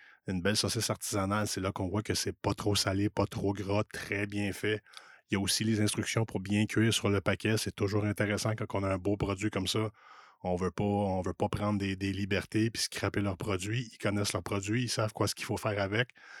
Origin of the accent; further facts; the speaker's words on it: Quebec, Canada; Je viens des cantons de l'Est, dans le comté de Brome-Missisquoi.